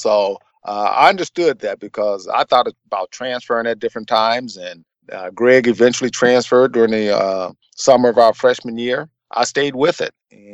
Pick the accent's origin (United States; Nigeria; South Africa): United States; Tucson, Arizona; But growing up in Tucson, once again, I had a guy by the name of Randall Moore, which was Jeff's older brother, to me was one of the influences as far as playing basketball.